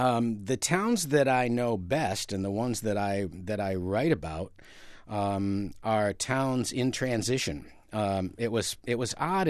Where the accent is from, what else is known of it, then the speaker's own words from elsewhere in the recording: Gloversville, New York, United States; also born or lived in Johnstown, United States / Altoona, United States / Waterville, United States / Tucson, United States; I was born in Johnstown, New York, small town, and grew up right nearby in Gloversville.